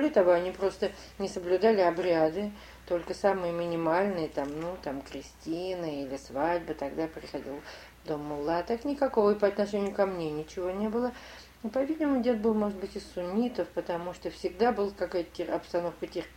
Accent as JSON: {"language": "Russian", "town": "Omsk", "region": "Omsk Oblast", "country": "Russia", "tie": "born or raised there", "also_born_or_lived": "Saint Petersburg / Moscow", "said": "В Омске. Я выросла в городе Омске. Я родилась. Да, я родилась в Омске"}